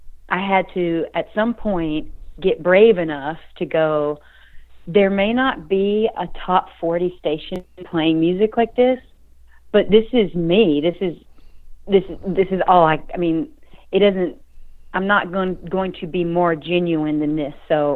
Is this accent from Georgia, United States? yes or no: yes; Georgia, United States; because I am from Georgia. I'm from South Georgia. My parents' families were farmers, very rural.